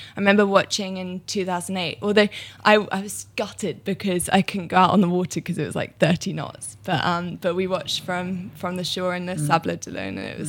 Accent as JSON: {"language": "English", "region": "South East England", "country": "United Kingdom", "tie": "born or raised there", "said": "So I grew up sailing on the Solent on them."}